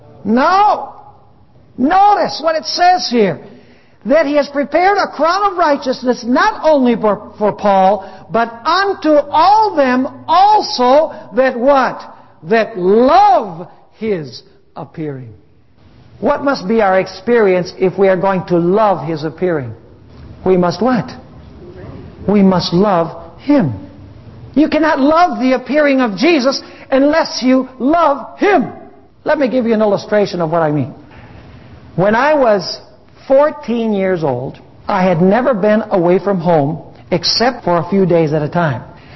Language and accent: English; Wisconsin, United States; "It's time to ship this son of ours off to Wisconsin," because we're originally from Wisconsin, "to Wisconsin Academy so that he can learn to read and write English."